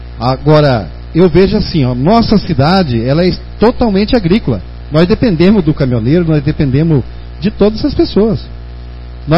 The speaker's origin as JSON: {"language": "Portuguese", "town": "Ipiranga do Norte", "region": "Mato Grosso", "country": "Brazil", "said": "nós que somos de Ipiranga do Norte, defendemos a nossa cidade."}